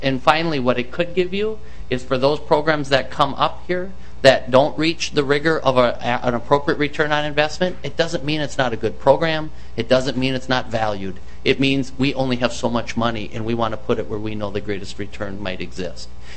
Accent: Mountain Lake, Minnesota, United States; I grew up in Cottonwood County back in Mountain Lake, Minnesota

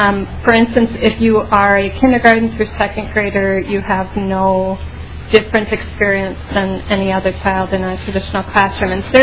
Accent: Rochester, United States; I'm from Rochester.

